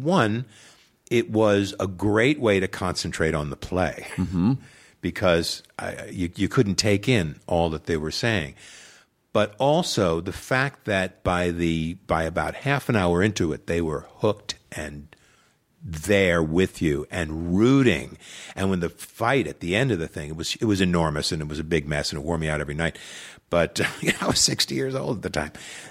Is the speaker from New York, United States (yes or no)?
yes; New York, United States; I grew up on Long Island, New York, and I thought, well, I'll probably always live in this house